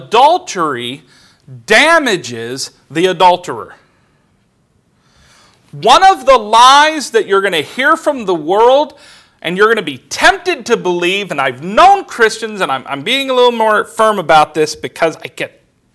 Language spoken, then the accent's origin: English; California, United States; I used to go barefoot all the time when I was growing up in California because it was never really cold.